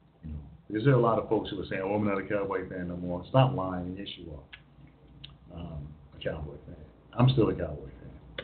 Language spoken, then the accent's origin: English; United States; I mean, I am an American. I'm an American.